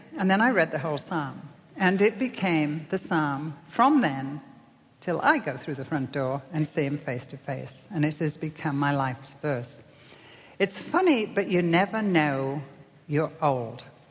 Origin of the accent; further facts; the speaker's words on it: United Kingdom; of course, I'm British, so I don't know your history.